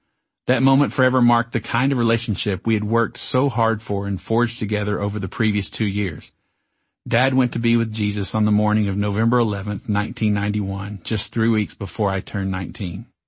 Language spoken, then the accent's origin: English; Texas, United States; I know the proper phrase is curse words, but hey, I'm from Texas, remember? We say cuss.